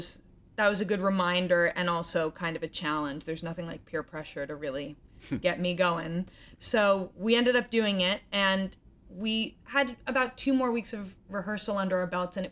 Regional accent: Washington, District of Columbia, United States; I mean, I grew up mostly in Washington, D.C., but my family is from New York, and I grew up seeing shows on Broadway, particularly with my grandmother.

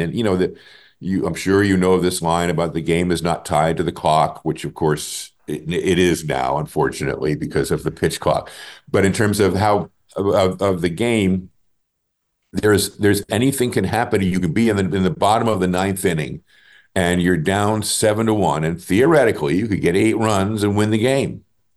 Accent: New Jersey, United States; also born or lived in Connecticut / Indiana; even though I grew up both in New Jersey, Connecticut, and in Indiana.

